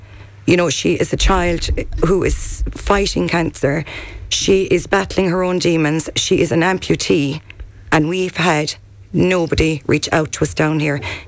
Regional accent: Ireland; We, as Irish, we're superstitious.

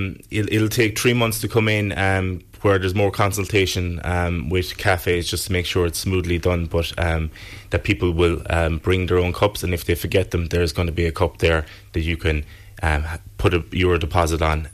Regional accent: Killarney, Munster, Ireland; I was always kind of conscious of my environment growing up in Killarney

